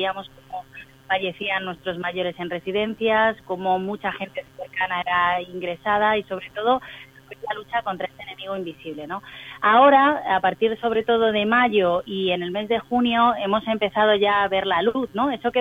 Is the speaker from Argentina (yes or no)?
yes; Argentina; aquí en España